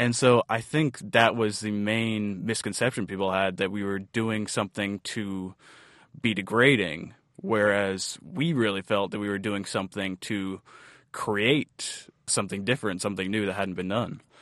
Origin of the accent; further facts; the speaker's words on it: Corvallis, Oregon, United States; because I grew up here in Corvallis, Oregon, which doesn't have a very diverse community.